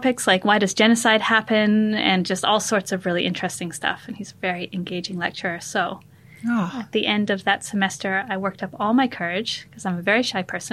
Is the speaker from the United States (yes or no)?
no; Canada; moved away as an adult; now in New Zealand; So I came over to New Zealand many years ago to do my final year of undergrad and to go rock climbing. I'm originally from Canada.